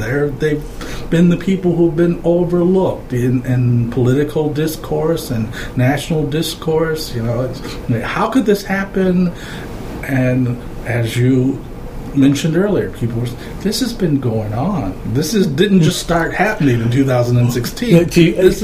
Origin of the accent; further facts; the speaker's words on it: Chicago, Illinois, United States; Growing up in Chicago, Chicago's a fascinating city. Every immigrant group in the country is right there.